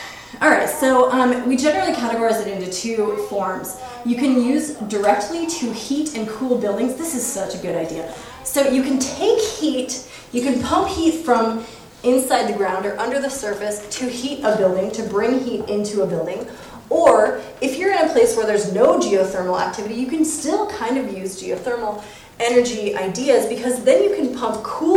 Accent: Klamath Falls, Oregon, United States; So, Klamath Falls. This is my hometown.

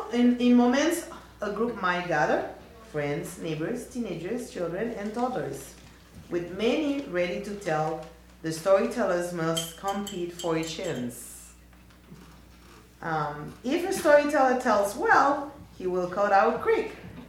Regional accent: Haiti; now in Chicago, United States; I am from Haiti. I am currently living in Chicago. Tonight, I would like to share with you the stories that I grew up with.

